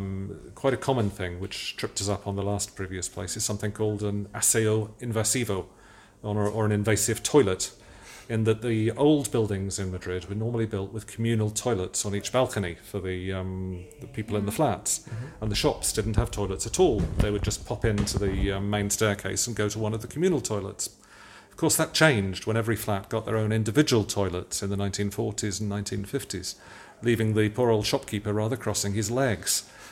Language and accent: English; United Kingdom; moved away as an adult; now in Spain; I started work in the UK. It may be hard to tell from my accent now, but I'm originally from the UK. And I actually came out with the bank as then was in 1998. I'd never been to Spain before.